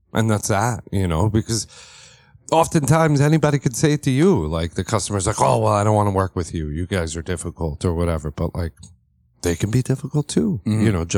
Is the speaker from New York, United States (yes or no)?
yes; Brooklyn, New York, United States; born there; When I was born in Brooklyn, New York.